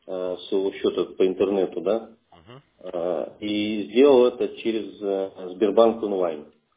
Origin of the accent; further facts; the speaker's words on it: Saint Petersburg, Russia; А, ну, я же питерский